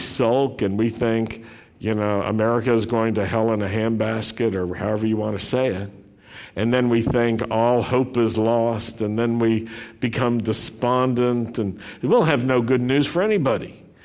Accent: Roanoke, Virginia, United States; Now, as a Jew growing up in Roanoke, Virginia, I sort of understood the idea of being a minority.

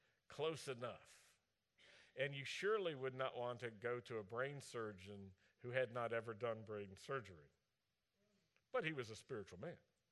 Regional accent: Roanoke, Virginia, United States; I'm a mountain person. Also, I grew up in Roanoke, Virginia, and we had a mountain right in our city called Mill Mountain.

